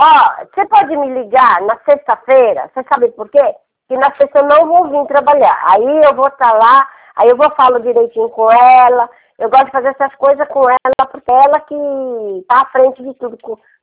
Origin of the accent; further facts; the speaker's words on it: Jundiaí, São Paulo, Brazil; born there; Nasci lá em Jundiaí.